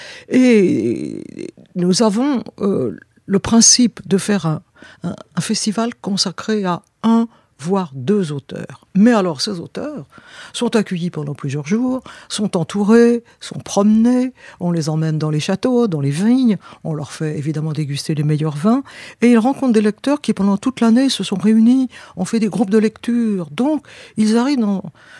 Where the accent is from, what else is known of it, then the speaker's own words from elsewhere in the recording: Savennières, Pays de la Loire, France; also born or lived in Angers; Je suis né en fait à Angers, mais ça, c'est le problème de clinique, etc. Mais en fait, j'ai vécu à Savenières. Mes parents étaient instituteurs à Savenières.